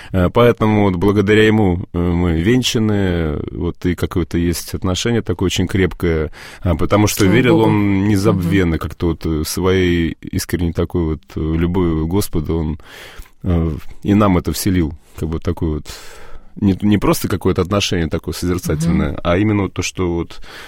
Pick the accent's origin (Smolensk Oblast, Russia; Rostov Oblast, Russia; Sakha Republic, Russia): Smolensk Oblast, Russia; Vyazma; как раз я сам из Вязьмы